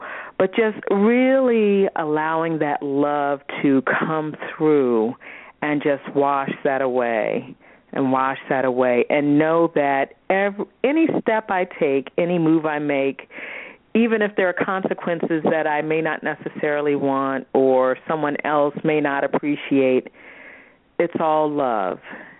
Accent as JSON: {"language": "English", "region": "Virginia", "country": "United States", "tie": "born or raised there", "said": "And I'm thinking about being a Southerner, and I know I grew up in Virginia, but, you know, that's the South."}